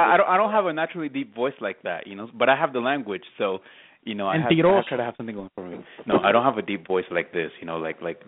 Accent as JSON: {"language": "English", "country": "Ecuador", "lives_now": "United States", "said": "No, I was born in Ecuador, but I'm an American, coño."}